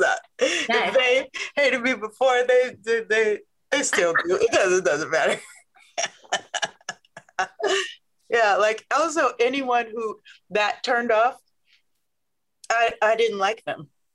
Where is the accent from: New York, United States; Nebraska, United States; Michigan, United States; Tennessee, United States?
Nebraska, United States; Omaha; But also, I'm from Omaha, Nebraska.